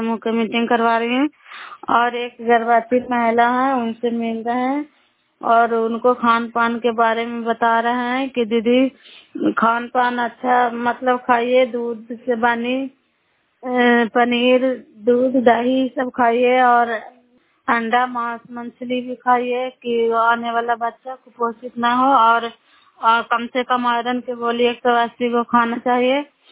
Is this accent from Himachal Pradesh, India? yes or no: no; Bairiganj, Bihar, India; नालंदा जिला कराई ब्लॉक मकराता पंचायत ग्राम बैरीगंज की निवासी हूँ और ना अभी गवासपुर गांव में आई हुई हूँ।